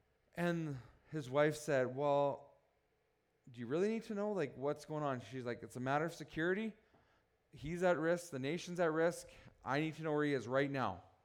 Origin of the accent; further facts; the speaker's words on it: Canada; The fourth benefit, the fourth thing about being a Canadian that's awesome is we have a lot of contributions in the world.